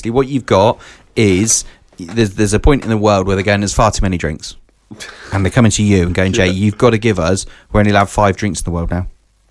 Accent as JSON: {"language": "English", "country": "United Kingdom", "said": "We're British. We love tea."}